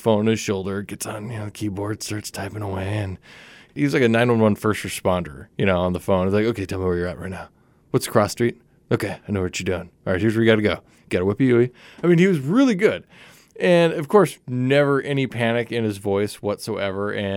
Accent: Minnesota, United States; moved away as an adult; now in Pinellas County, United States; I started working with Carson when I was 22, and I came down from Minnesota, and we both drove in from the same side of the bay. You know, we both lived in Pinellas County.

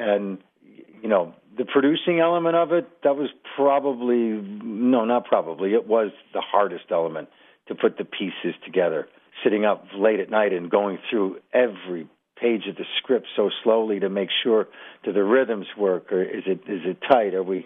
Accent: Buffalo, New York, United States; I absolutely could not have made the film without the support of my hometown. That's the God's honest truth. From my mayor, Byron Brown, and the city of Buffalo

